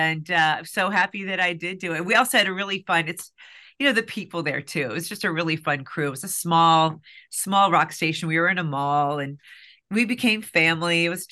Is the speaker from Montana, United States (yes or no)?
no; Indiana, United States; I really dreamed of being a large animal veterinarian because I grew up in Indiana. We have farms everywhere.